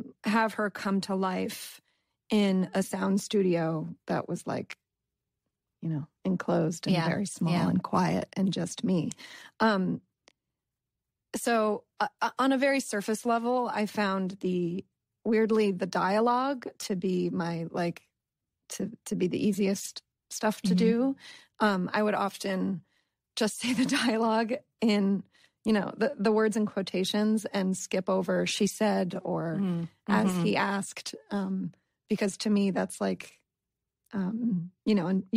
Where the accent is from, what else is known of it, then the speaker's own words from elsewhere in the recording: East Coast, United States; I grew up in the East Coast. I went to a boarding school. I went to Vassar for college.